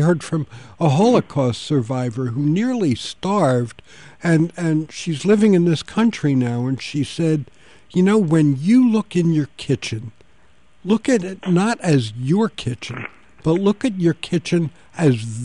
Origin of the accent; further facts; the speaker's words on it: Atlantic City, New Jersey, United States; He's the pastor at the Second Baptist Church in my hometown in Atlantic City.